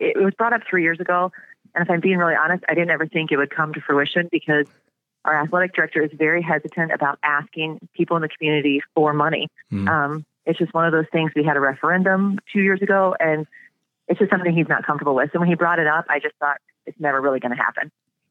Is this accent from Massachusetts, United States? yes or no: no; Indiana, United States; now in River Falls, United States; Yeah, I grew up in Indiana. I went to school at the University of Illinois. I played volleyball there in the late 90s. I've been in the River Falls area for about 13 years.